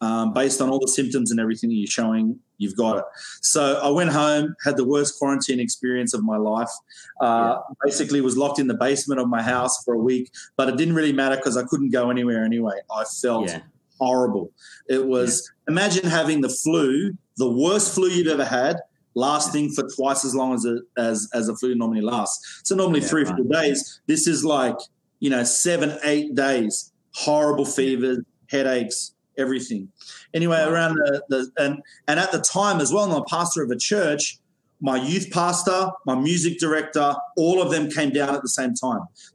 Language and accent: English; Sydney, New South Wales, Australia; accent: Australian; moved away as an adult; now in New York, United States; you probably feel a bit ripped off when you hear that I'm from New York and then I have an Australian accent, but I am actually originally an Aussie. I grew up in Sydney. I'm from Bankstown, and in 2015